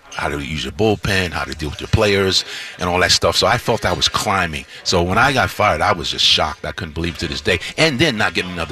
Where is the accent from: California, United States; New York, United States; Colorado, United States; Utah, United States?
New York, United States; New York City; You know, I grew up a Met fan. I grew up in the city. I grew up playing in Prospect Park, the whole thing.